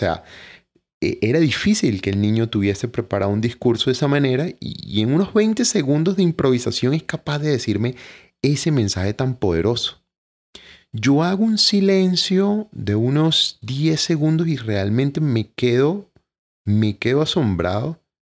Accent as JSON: {"language": "Spanish", "country": "Venezuela", "lives_now": "Medellín, Colombia", "said": "Como sabes, es un deporte muy popular en mi país, Venezuela, igual que el béisbol. Acá en Medellín casi no se practica el béisbol"}